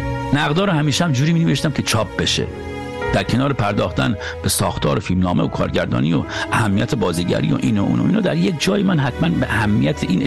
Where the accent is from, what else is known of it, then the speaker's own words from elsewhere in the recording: Iran; moved away; از ایران که اومدم بیرون